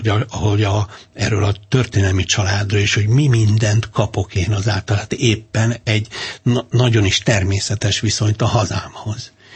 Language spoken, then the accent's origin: Hungarian; Hungary; maga is magyar, meg én is magyar vagyok.